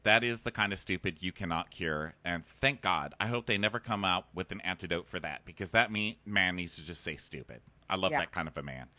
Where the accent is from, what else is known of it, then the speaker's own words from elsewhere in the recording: Texas, United States; Well, I'm from